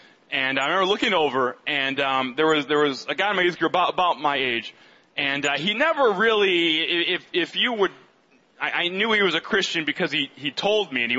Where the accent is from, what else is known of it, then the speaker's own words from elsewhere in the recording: Michigan, United States; I grew up outside the Detroit area, just a few minutes from Ann Arbor, Michigan.